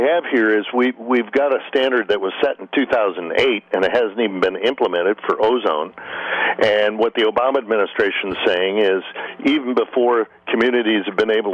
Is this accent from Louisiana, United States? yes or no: no; Michigan, United States; I'm from Michigan originally. I know it well.